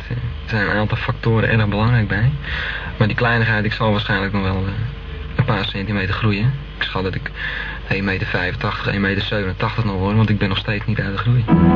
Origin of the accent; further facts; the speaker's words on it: Hoorn, North Holland, Netherlands; Nou, ik kom dus uit Horen